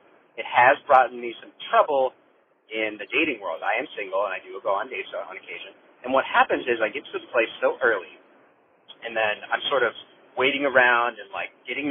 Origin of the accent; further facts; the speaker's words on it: Columbus, Ohio, United States; I'm from Columbus, Ohio.